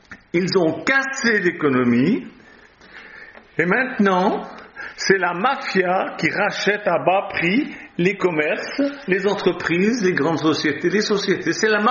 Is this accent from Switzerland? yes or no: yes; Switzerland; Je dis votre président parce que je suis suisse.